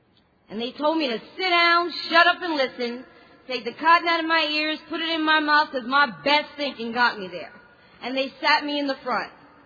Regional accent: New York City, New York, United States; I lived, born and raised in New York City.

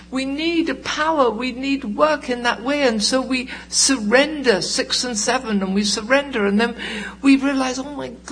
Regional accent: United Kingdom; not only am I an alcoholic, but I'm British

